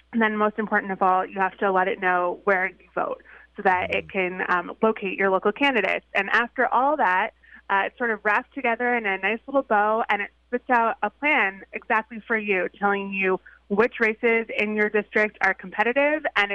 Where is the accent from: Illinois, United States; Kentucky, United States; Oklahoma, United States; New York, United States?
New York, United States; I mean, I grew up on Long Island.